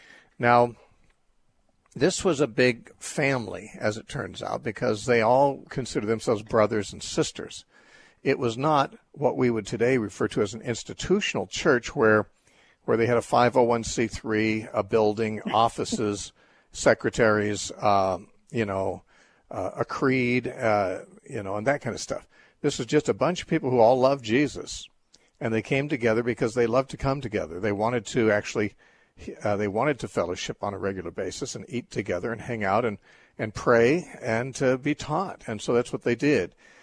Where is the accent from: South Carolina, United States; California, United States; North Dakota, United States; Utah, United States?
California, United States; Covina; also born or lived in Orange County; I grew up in the First Baptist Church in Covina, California. And I was in the youth group.